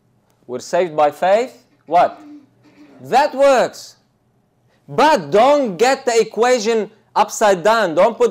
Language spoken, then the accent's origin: English; Lebanon; I grew up in Lebanon